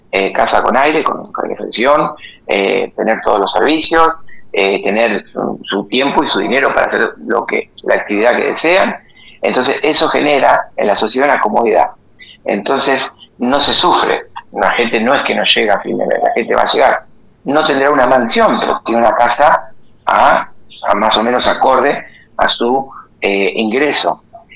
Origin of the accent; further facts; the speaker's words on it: Argentina; Como argentino me duele ver cosas que creo que no están como uno le gustaría que estén.